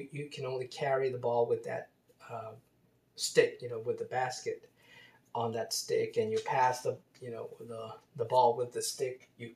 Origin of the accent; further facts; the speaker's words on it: Baltimore, Maryland, United States; I grew up in Baltimore. Baltimore is a big lacrosse city. Maryland is a big lacrosse state.